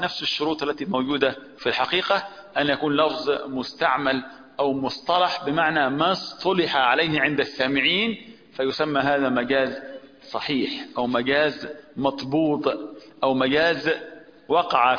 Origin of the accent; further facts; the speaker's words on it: Upper Egypt, Egypt; عندنا في الصعيد الجماعة الصعيدة بيسموا العقارب دبيب